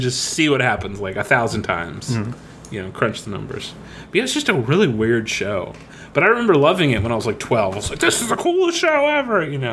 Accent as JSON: {"language": "English", "region": "Florida", "country": "United States", "tie": "born or raised there", "said": "I realized that, like, when we talk about alligators and crocodiles, we're talking, like, as growing up in Florida, like, we know about these things."}